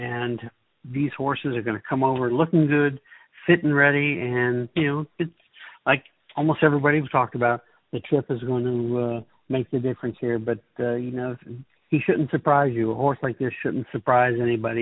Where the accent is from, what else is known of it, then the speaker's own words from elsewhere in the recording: Florida, United States; the only prep state that you've left out so far today is my home state of Florida.